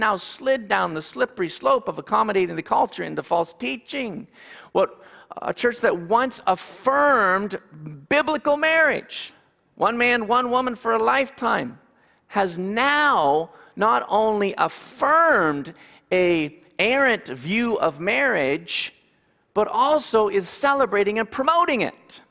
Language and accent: English; Canada; I'm Canadian.